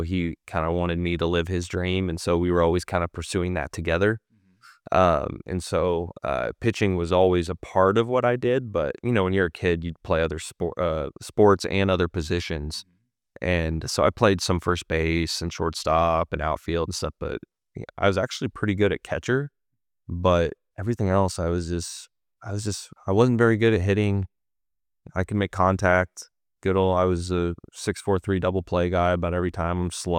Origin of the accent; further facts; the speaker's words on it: Pacific Northwest, United States; I grew up in the Northwest.